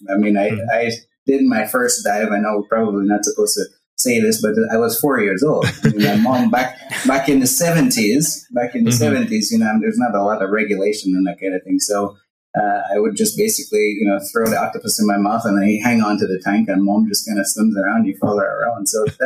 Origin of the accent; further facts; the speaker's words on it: Port Antonio, Portland Parish, Jamaica; And same for me as well. We're both from the same little town in Port Antonio, Jamaica.